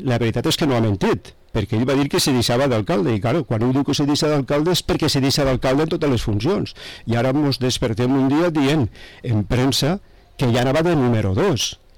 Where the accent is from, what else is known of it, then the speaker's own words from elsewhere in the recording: Betxí, Valencian Community, Spain; jo m'he criat en Betxí, visc en Betxí, me dediqué a Betxí